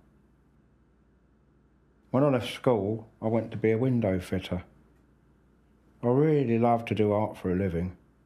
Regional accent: Chineham, South East England, United Kingdom; I'm from Chinham near Basingstoke.

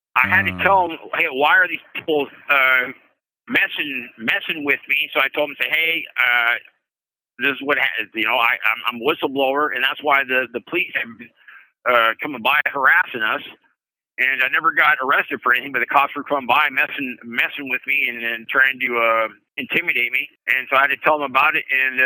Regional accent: Seattle, Washington, United States; Hey, I'm from Seattle, Washington.

